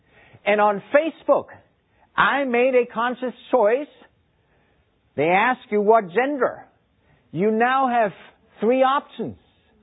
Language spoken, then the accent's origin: English; Texas, United States; My three-quarter-ton pickup, I told you I'm from Texas.